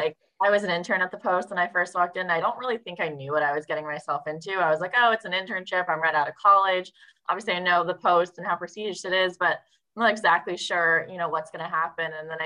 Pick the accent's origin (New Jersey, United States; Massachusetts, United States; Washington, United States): Washington, United States; Seattle; I grew up in Seattle, so we didn't really know hockey. I watched, you know, the Seahawks, the Mariners, the Storm, the Sonics. That was what I grew up with.